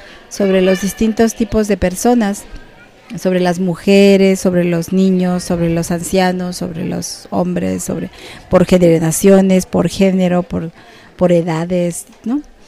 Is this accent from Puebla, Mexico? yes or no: no; Juchitán, Oaxaca, Mexico; soy del Istmo de Tehuantepec, de Juchitán. Pertenezco al pueblo indígena Vinizá.